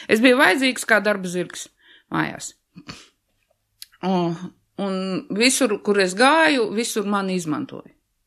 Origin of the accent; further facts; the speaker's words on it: Kurmene, Bauska Municipality, Latvia; Es esmu dzimusi un augusi aiz Krauklē, tas ir bijušā Stučka, un uzaugu es Kurmenes pagastā, tas bija Bauskas rajons, tagad viņš ir Valles pagasts. Dziļos mežos, es esmu piedzimusi daudz bērnu ģimenei, es vecākā no meitām